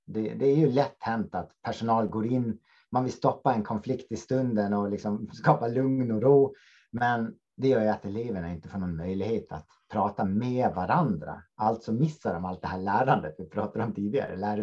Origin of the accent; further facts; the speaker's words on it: Gotland, Sweden; för er som är nyfikna på min dialekt så kan jag säga att jag kommer från Gotland och ingenting annat.